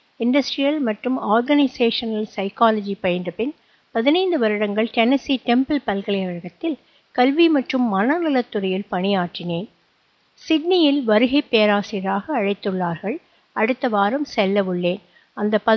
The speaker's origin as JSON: {"language": "Tamil", "town": "Kanchipuram", "region": "Tamil Nadu", "country": "India", "tie": "born or raised there", "said": "நான் காஞ்சிபுரத்தில் ஒரு நடுத்தர குடும்பத்தில் பிறந்து வளர்ந்தேன்."}